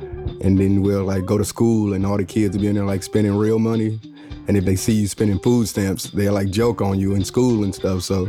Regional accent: Detroit, Michigan, United States; because also growing up in Detroit, it's always somebody doing worse than you.

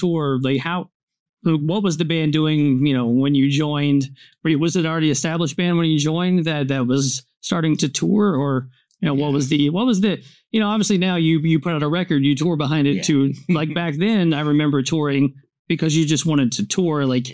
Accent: Hendersonville, Tennessee, United States; growing up in the Hendersonville area, like everyone's dad plays in someone's band

